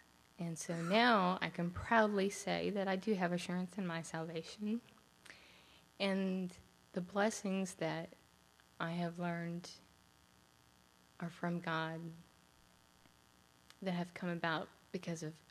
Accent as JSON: {"language": "English", "region": "Missouri", "country": "United States", "said": "I'm from Missouri, and I was about 12 years old."}